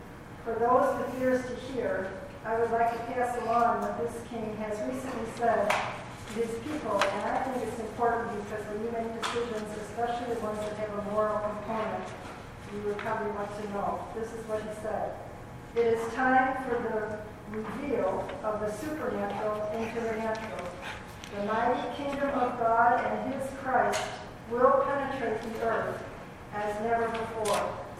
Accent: Plano, Texas, United States; since I'm a neighbor from Plano

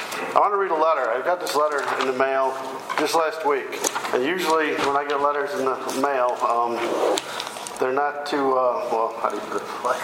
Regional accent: Texas, United States; now in Illinois, United States; I am a Texan, born and raised.

